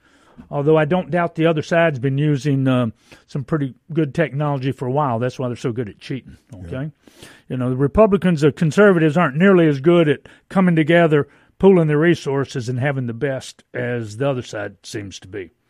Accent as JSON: {"language": "English", "region": "Mississippi", "country": "United States", "tie": "born or raised there", "said": "if I can't speak confidently about my home state and what's our voting like here in Mississippi."}